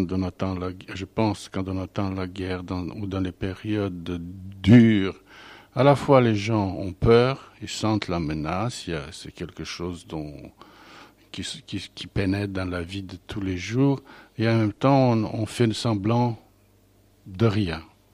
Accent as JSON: {"language": "French", "region": "Bessarabia", "country": "Moldova", "moved": "yes", "said": "je n'avais plus de chez moi depuis que je suis parti de Bessarabie."}